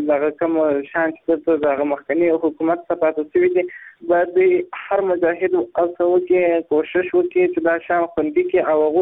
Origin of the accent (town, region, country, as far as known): Afghanistan